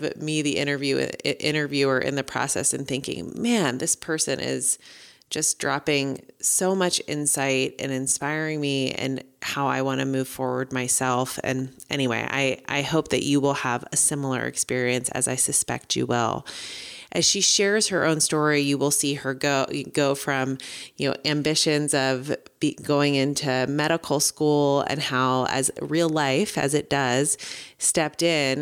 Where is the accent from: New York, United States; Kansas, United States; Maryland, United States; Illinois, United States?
Maryland, United States; Hyattsville; in my hometown of Hyattsville, Maryland, just outside of Washington, D.C.